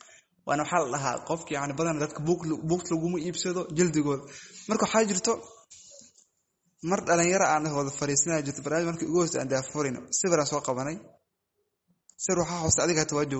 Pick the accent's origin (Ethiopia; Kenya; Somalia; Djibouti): Kenya; asalkay waxaan ka imaaday Kenya ahay, dadka dhalinyarada qaxootiga wax ku soo bartaa ahay.